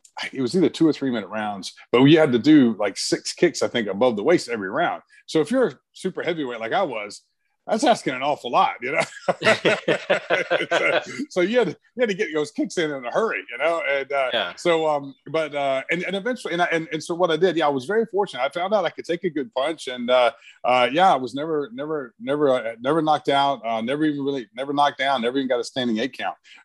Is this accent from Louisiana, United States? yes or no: no; Brunswick, Georgia, United States; And I grew up in Brunswick, Georgia.